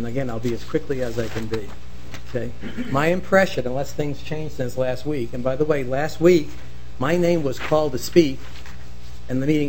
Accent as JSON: {"language": "English", "town": "Brooklyn", "region": "New York", "country": "United States", "tie": "born there", "moved": "yes", "lives_now": "Bloomington, United States", "said": "Since 1972, I've lived in Bloomington, Minnesota. I was born in Brooklyn, been here just about forever."}